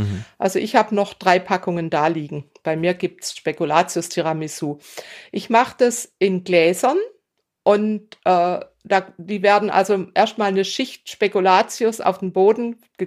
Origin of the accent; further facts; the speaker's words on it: Bad Säckingen, Baden-Württemberg, Germany; Ich weiß, in meiner Heimatstadt Säckingen gibt es oder gab es ein Lokal